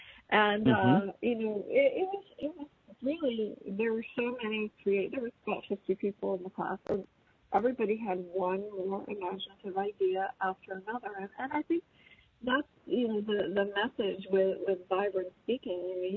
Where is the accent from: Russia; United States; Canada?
Canada; Yeah, I'm a Canadian